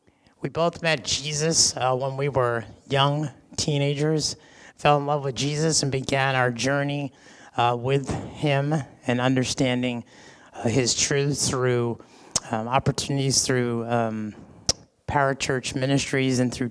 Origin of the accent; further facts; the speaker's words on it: Philadelphia, Pennsylvania, United States; We are Northeasterners. I hope you don't hold that against us. I'm from Philly.